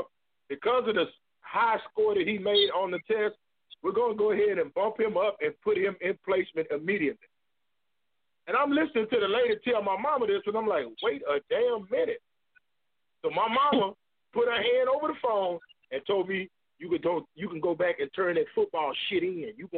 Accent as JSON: {"language": "English", "region": "Texas", "country": "United States", "said": "I'm from South Park, Texas, straight off of Herschelwood, right on the corner of Herschelwood and Westover. I'm from, you know, a small town called Herschelwood."}